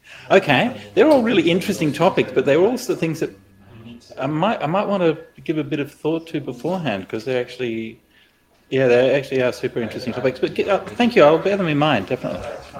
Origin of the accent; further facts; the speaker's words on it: Australia; Well, as an Australian Buddhist, I'm good either way.